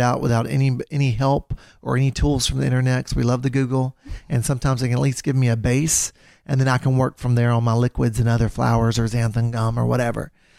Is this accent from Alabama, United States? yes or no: yes; Alabama, United States; accent: Southern; So I grew up in Alabama. So that's where my little accent comes from, if y'all have heard it over the podcast.